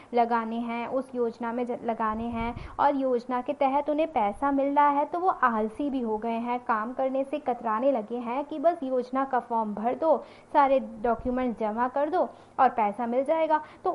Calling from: Shivpuri, Madhya Pradesh, India; और मैं शिवपुरी मध्य प्रदेश से हूँ।

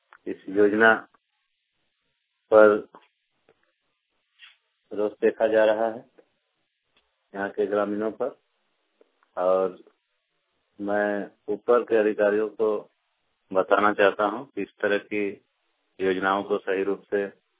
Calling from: Sadhobad, India; धनबाद जिले के गोविंदपुर प्रखंड से बोल रहा हूँ। मेरा गांव साधोबाद है।

